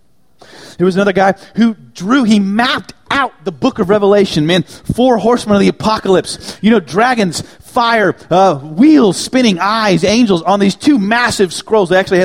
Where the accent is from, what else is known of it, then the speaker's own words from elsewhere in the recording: Dallas, Texas, United States; moved away as an adult; I moved to Houston from the Dallas area.